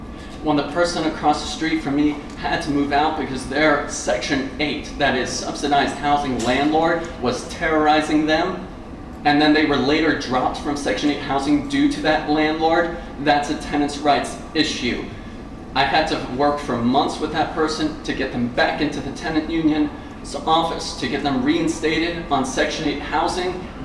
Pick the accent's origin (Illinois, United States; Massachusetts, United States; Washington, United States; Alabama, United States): Illinois, United States; So, I'm from Champaign County. I'm here to talk about my community.